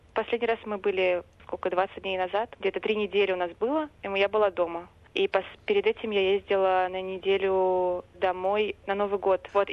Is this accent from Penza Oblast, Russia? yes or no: no; Moscow, Russia; also born or lived in Naro-Fominsk; Я родилась под Москвой, это город Наро-Фоминск. Потом мы переехали в Москву, и до 22 лет я жила все время в Москве.